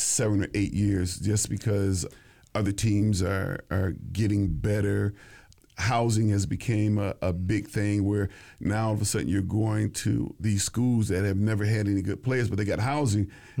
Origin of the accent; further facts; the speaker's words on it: Jackson, Mississippi, United States; It's a rivalry because I'm from Jackson.